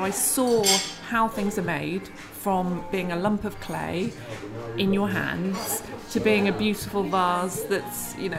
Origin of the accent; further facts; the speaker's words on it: Lesotho; I grew up in Lesotho, which is a tiny country in southern Africa. And my parents were artists. They had a pottery there.